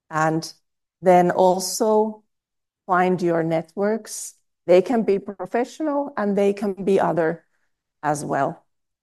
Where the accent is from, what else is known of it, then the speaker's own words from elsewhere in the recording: Helsinki, Uusimaa, Finland; now in Jyväskylä, Finland; I was not born here in Jyväskylä. I'm from Helsinki.